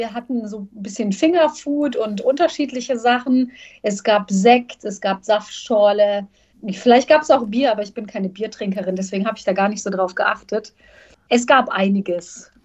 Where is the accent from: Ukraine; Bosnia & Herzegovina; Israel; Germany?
Bosnia & Herzegovina; Sarajevo, Federation of Bosnia and Herzegovina; moved away; zurück nach Sarajevo kehren, meine Geburtsstadt und auch die Stadt, wo ich meine Kindheit verbracht habe, wo ich mich sehr wohl gefühlt habe